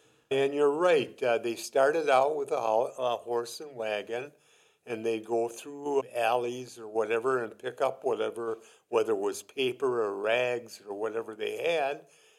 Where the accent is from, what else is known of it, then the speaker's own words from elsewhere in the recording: Winona, Minnesota, United States; Here I was from Winona, Minnesota. I rode down on a train down to Fort Leonard Wood, did all the stuff